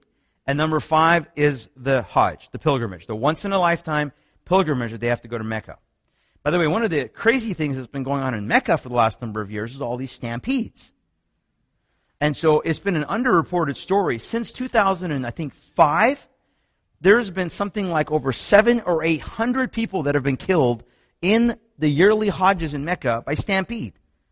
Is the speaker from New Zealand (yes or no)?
no; Iran; English is a second language; moved away; I witnessed it growing up in Iran, and I witnessed it when we left Iran